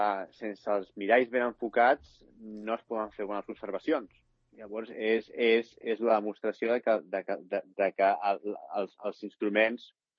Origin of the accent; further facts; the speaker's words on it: Sant Cugat del Vallès, Catalonia, Spain; also born or lived in United States / Barcelona; jo vaig néixer als Estats Units perquè els meus pares van viure aquí 7 anys, però els dos són de Barcelona. Llavors, doncs quan van decidir tornar a Catalunya, doncs es van estar vivint a Barcelona i després vam anar a Sant Cugat, crec que va ser cap a l'any 80-84.